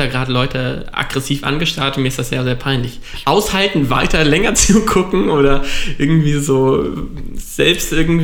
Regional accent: Germany; Und vielleicht sind wir Deutsche da auch ein bisschen komisch drauf.

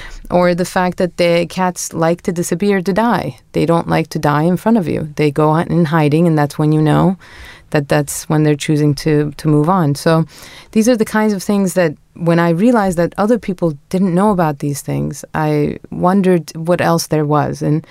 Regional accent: Istanbul, Turkey; Well, I was lucky enough to have been born and raised in Istanbul and had my childhood mostly in the backyard of our apartment building with cats.

